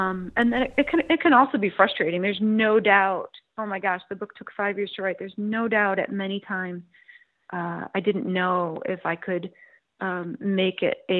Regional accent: Illinois, United States; also born or lived in Philadelphia; now in Indiana, United States; In fact, I grew up outside of Chicago in a suburb, so I couldn't be kind of farther from that kind of a childhood. But I currently live in Indiana

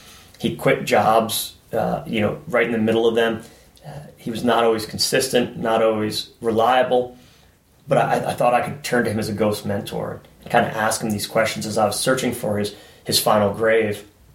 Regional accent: Long Island, New York, United States; No, I grew up on Long Island.

